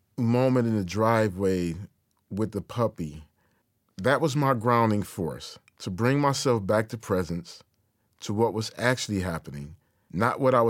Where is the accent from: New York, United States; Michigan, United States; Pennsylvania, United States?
Michigan, United States; Detroit; native Detroit in my hometown.